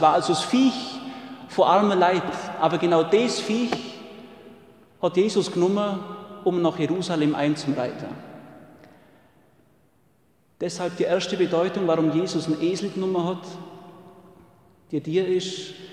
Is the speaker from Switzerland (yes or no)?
no; Bavaria, Germany; Bei uns im Allgäu, in jeder normalen Allgäuer Familie, gibt es verschiedene Kraftausdrücke auch im Dorf.